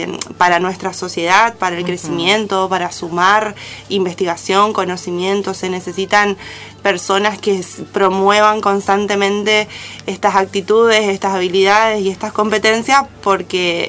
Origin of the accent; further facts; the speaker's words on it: Santa Fe, Argentina; now in Misiones, Argentina; Llegué hace muchos años de la provincia de Santa Fe, soy santafesina, sí. Mirá. Así que si se siente la tonada o la mezcla es porque, bueno, estoy un poco adaptada.